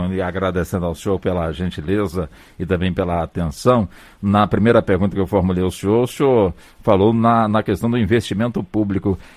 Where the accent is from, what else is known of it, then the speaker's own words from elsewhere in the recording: Brazil; como brasileiro, me sinto realmente orgulhoso da equipe